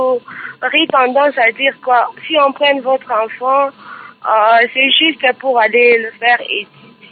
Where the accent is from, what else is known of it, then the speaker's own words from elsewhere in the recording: DR Congo; est-ce que ici chez nous, en RDC, l'État s'occupe chèrement des trafics des enfants?